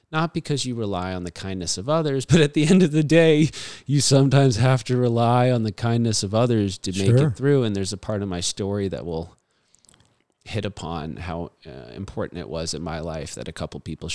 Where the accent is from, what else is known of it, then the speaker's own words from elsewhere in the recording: New Hyde Park, New York, United States; born there; I was born in Long Island, New York, at Jewish Memorial Hospital in New Hyde Park.